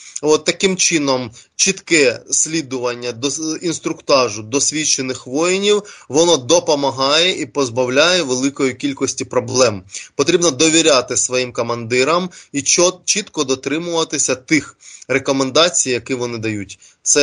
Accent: Donbas, Ukraine; переїжджати на мій рідний Донбас.

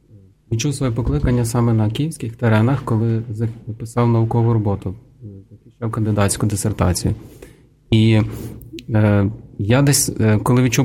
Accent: Ivano-Frankivsk, Ivano-Frankivsk Oblast, Ukraine; Сам я родом з Івано-Франківська

